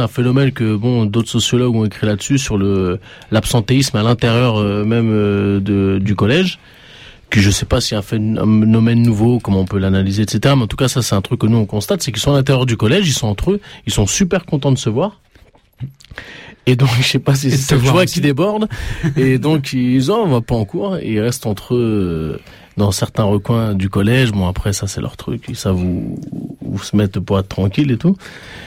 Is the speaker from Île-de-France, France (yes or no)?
yes; Aulnay-sous-Bois, Île-de-France, France; Moi, je viens de banlieue, j'ai grandi à Aulnay.